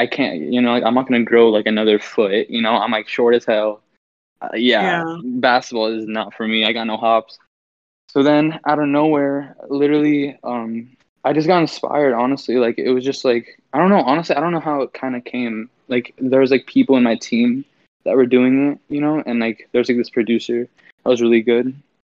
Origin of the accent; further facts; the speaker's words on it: California, United States; I come from the Bay Area, so like around San Francisco.